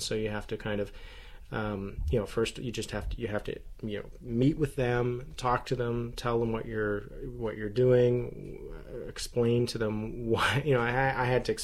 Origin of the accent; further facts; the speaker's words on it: Canada; living here in Toronto and, you know, being a Canadian